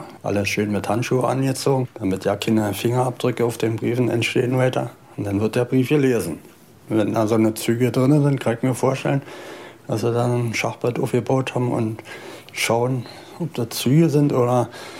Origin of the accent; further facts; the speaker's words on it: Berlin, Germany; Dass ich Ossi bin, Berliner, so ja, das war gut.